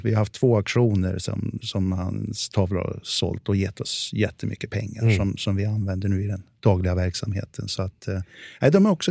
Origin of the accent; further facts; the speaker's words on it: Värmland, Sweden; accent: Värmland dialect; now in Stockholm, Sweden; Jag är ju värmlänning från början. Jag kan fortfarande prata en del värmländska.